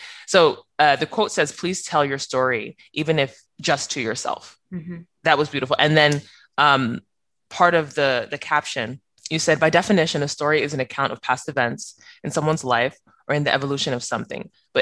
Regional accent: United States; growing up in America, in a Nigerian American household is different than growing up in a Nigerian household

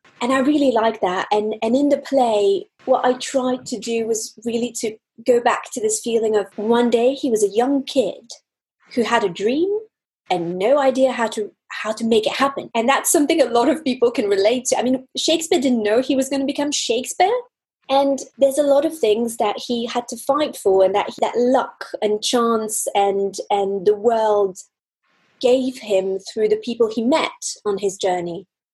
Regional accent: Switzerland; English is a second language; simply because I was raised in Switzerland, and I was assistant director in Switzerland for a certain number of years, did my school there

